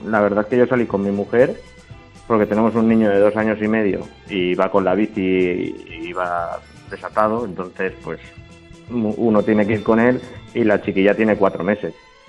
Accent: Valencia, Valencian Community, Spain; yo soy de Valencia, yo salí por la tarde, vivo cerca del centro

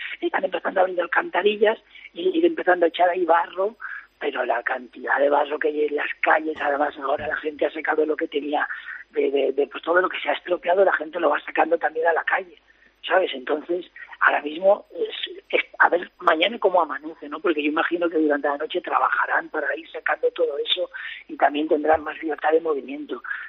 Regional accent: Torrent, Valencian Community, Spain; a mí me dio mucho un orgullo de mi pueblo, de ser de Torrent, de ser torrentí

